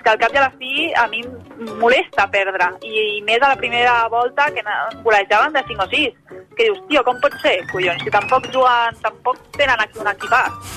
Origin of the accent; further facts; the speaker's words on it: Tarragona, Catalonia, Spain; now in Reus, Spain; Jo no sóc de Reus de tota la vida. És més, jo sóc de Tarragona.